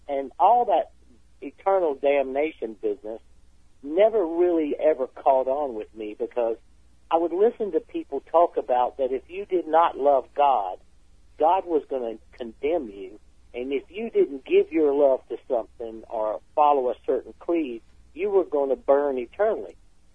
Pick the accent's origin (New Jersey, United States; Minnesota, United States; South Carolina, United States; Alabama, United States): South Carolina, United States; I'm from South Carolina, okay?